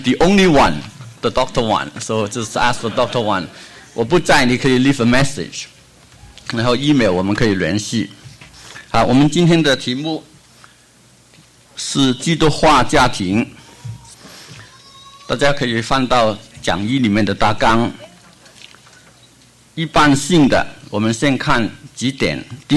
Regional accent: Hong Kong; also born or lived in Liuzhou, China; 我是中国大陆出生的，在香港长大。我生在广西柳州，就是棺材木很出名的地方。

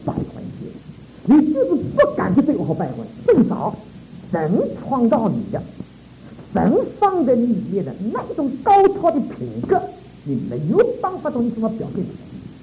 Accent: Shanghai, China; 我们上海人是好肉麻

